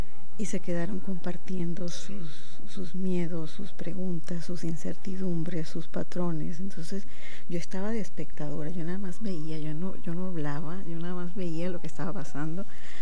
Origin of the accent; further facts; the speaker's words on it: Venezuela; now in San Diego, United States; soy de Venezuela, pero tengo 27 años aquí en San Diego, entonces tengo más tiempo aquí que en Venezuela.